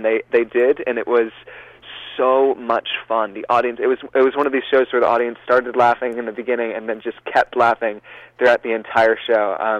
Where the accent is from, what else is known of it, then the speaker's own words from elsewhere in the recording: Petaluma, California, United States; also born or lived in San Francisco; So I was raised in Petaluma, California. I was born in San Francisco